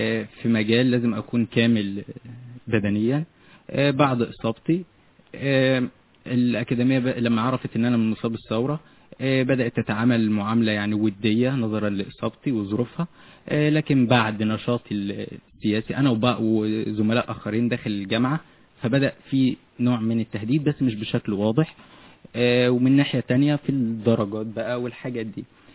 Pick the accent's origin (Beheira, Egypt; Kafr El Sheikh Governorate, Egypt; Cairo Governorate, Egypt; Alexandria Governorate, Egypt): Kafr El Sheikh Governorate, Egypt; Kafr El Sheikh; انا اصلا من كفر الشيخ، لكن رحت مخصوص.